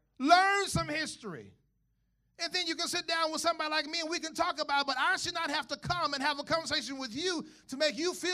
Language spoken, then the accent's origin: English; the South, United States; I was raised in the South and Dixieland.